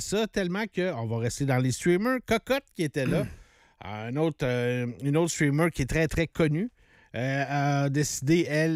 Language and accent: French; Saguenay, Quebec, Canada; Mais tu sais, tu comprends que je viens de Saguenay.